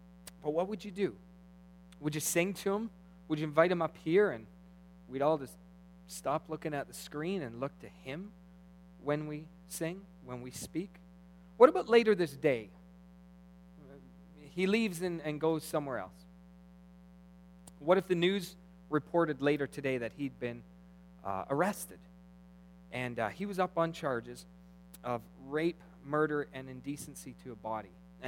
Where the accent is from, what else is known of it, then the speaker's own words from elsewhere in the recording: Canada; we're Canadian, right? So some of us are okay doing stuff, and others, we're kind of polite.